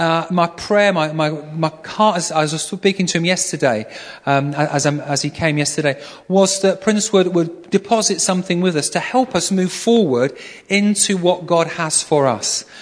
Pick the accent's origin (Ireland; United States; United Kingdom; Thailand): United Kingdom; Yorkshire and the Humber; I'm from Yorkshire, so I felt kind of on home ground, as it were.